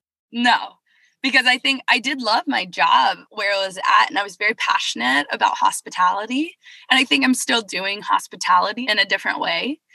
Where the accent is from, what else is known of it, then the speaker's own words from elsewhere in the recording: South Carolina, United States; And I grew up surfing in South Carolina, moved down here about 8 years ago.